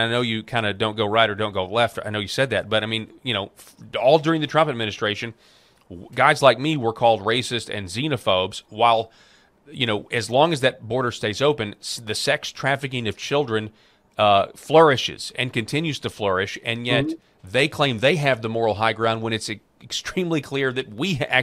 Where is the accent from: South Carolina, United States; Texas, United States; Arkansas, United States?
Arkansas, United States; You could probably tell I'm not from New York as well. Yeah. I'm from Arkansas.